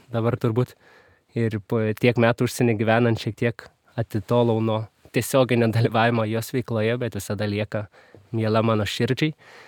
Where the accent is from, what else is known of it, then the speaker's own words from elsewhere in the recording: Kaunas, Kaunas County, Lithuania; Aš esu kaunietis ir užaugau visą laiką čia Kaune, mokiausi jėzuitų gimnazijoje, tai visą laiką buvau tokioj katalikiškoje aplinkoje